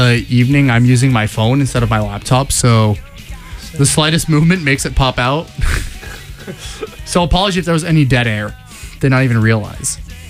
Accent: Boston, Massachusetts, United States; I'm from Boston

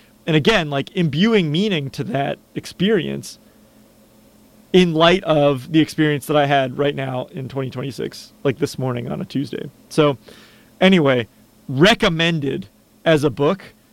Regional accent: Upper St. Clair, Pennsylvania, United States; This is in Upper St. Clair, Pennsylvania, near Pittsburgh, my hometown.

